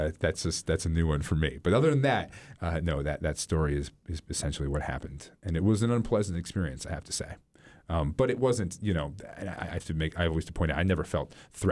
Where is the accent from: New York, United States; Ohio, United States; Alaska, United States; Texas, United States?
Alaska, United States; Cordova; It feels similar in a lot of ways to where I grew up in Cordova.